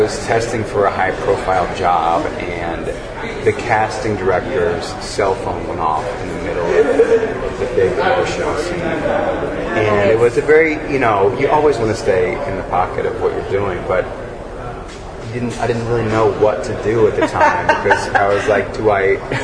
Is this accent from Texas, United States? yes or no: yes; Spring, Texas, United States; She's from my hometown of Spring, Texas, which is a couple hours away.